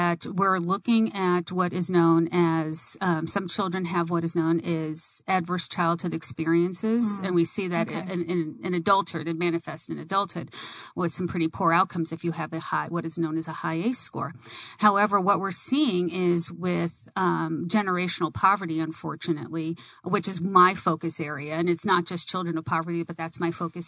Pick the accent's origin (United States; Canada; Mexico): United States; Tucson, Arizona; also born or lived in New York; But growing up in Tucson, it was rather boring. And my sister and I were born in New York, and we came from a large Italian family.